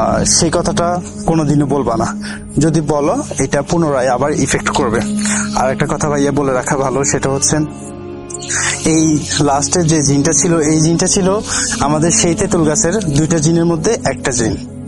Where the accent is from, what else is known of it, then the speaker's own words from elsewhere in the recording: Daganbhuiyan, Chittagong Division, Bangladesh; আর আমার বাড়ি হচ্ছে ফেনী জেলার অন্তর্গত দাগনভূঞা উপজেলায়, তো কোন একটা গ্রামে।